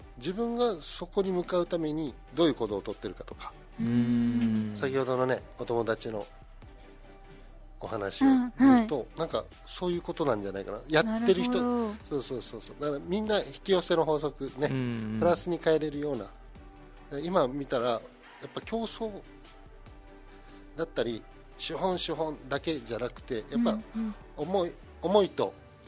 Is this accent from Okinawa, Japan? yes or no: yes; Nago, Okinawa, Japan; 名護で生まれて本部のおじいちゃんの畑でつないながらとか行って、あの海で泳いでっていう